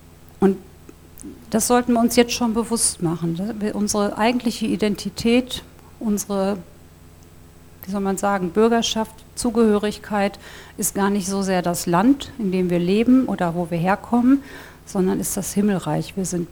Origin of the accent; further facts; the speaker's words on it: Germany; wir sind aus Deutschland, vorhin war jemand aus Rumänien hier.